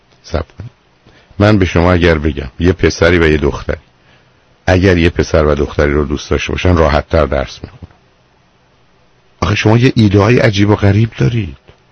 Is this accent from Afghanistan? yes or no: no; Iran; now in United States; ما بیشتر ایرانی هستیم حتی وقتی اینجا زندگی میکنن.